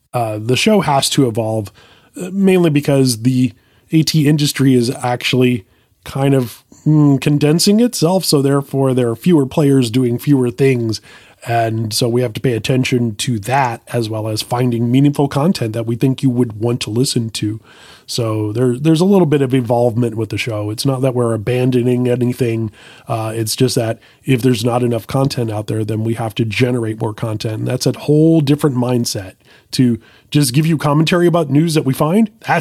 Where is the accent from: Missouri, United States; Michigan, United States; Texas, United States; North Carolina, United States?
Texas, United States; Houston; also born or lived in New Orleans; There's a lot of people who moved to Texas. I moved to Texas. I'm originally from New Orleans, but grew up in Houston.